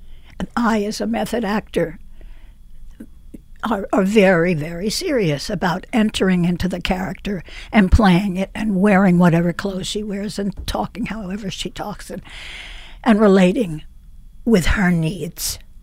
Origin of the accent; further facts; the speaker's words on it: New York City, New York, United States; I'm a New Yorker.